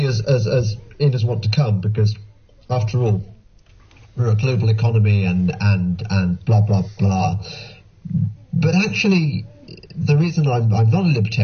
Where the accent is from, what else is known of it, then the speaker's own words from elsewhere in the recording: England, United Kingdom; But I suppose that I, as an Englishman